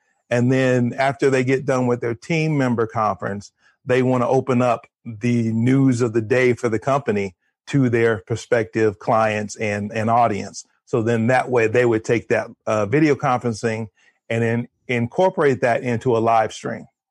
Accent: Kansas, United States; When I went to college to be an accountant. I'm from Kansas

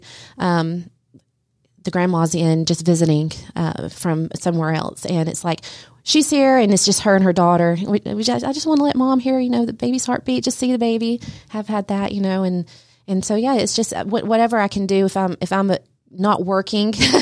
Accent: Dawsonville, Georgia, United States; since growing up in Dawsonville, you know, we do know a lot of people

